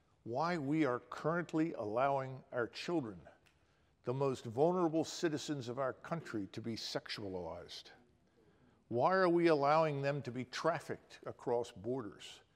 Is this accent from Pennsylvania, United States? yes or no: yes; Philadelphia, Pennsylvania, United States; I grew up in North Philadelphia, and I was really raised in an area that was, interestingly enough, full of Ukrainians.